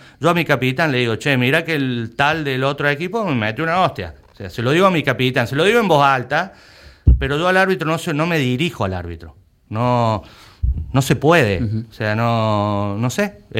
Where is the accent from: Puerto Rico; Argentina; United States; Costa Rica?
Argentina; Y este es un país futbolero, como el mío, como en Argentina, entonces nos toca picar piedra.